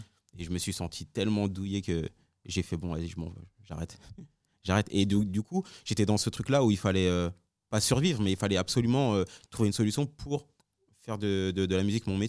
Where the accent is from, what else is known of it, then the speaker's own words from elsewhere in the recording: Neuilly-sur-Marne, Île-de-France, France; À Neuilly-sur-Marne. Dans 93.